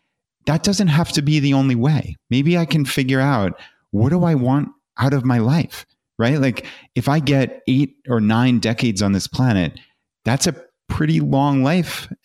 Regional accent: Long Island, New York, United States; So we grew up on Long Island, New York, which suburb of New York City, and that was all we knew. We lived there our whole lives.

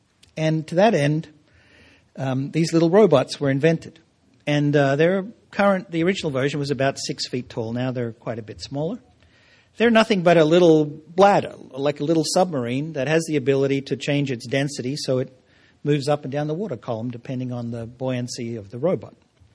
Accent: Australia; from where I sit as a Australian visiting your great country

